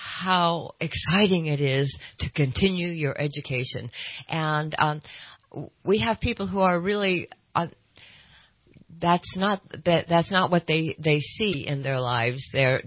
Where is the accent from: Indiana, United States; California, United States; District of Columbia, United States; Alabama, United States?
California, United States; now in Redding, United States; Well, I'm a California native, and I've been in Redding since I was in Shasta College. I moved down from Siskiyou County down to Shasta County, and went on to school at Chico and came back, got married, and had a couple of children.